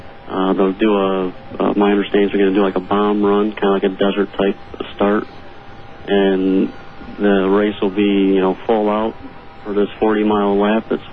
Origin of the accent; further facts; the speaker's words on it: Rockford, Illinois, United States; From Rockford, Illinois.